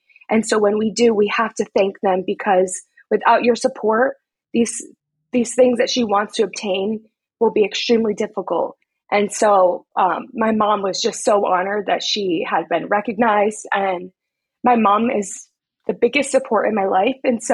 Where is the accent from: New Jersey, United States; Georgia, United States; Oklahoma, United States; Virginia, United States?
New Jersey, United States; also born or lived in Washington Heights, New York; I grew up somewhat in Washington Heights, mainly in New Jersey, and I went to Montclair State I went to public school my whole life.